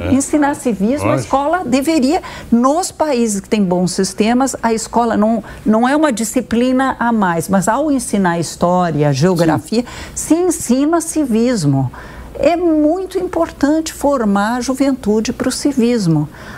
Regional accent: Brazil; Sim. Eu sou brasileira. Eu quero conhecer meu país bem

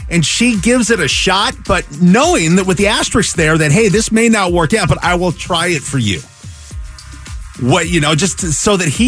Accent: Seattle, Washington, United States; we grew up in the Pacific Northwest. I grew up in the Seattle area.

